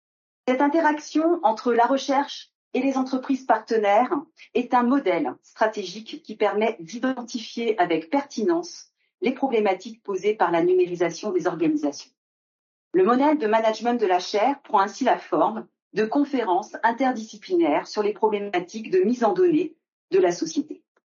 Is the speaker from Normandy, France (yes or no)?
yes; Normandy, France; le parcours de la flamme olympique qui commence donc en Normandie, là d'où je viens